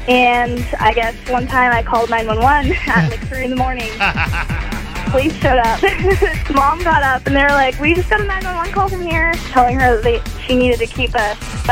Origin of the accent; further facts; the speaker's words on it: Chandler, Arizona, United States; Chandler.